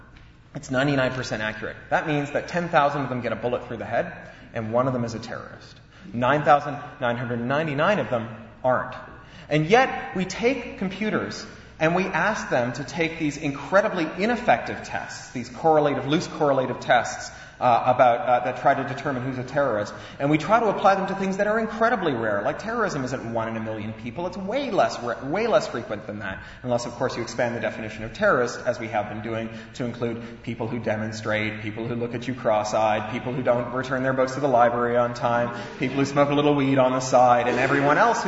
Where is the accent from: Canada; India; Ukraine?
Canada; also born or lived in London, United Kingdom; now in Los Angeles, United States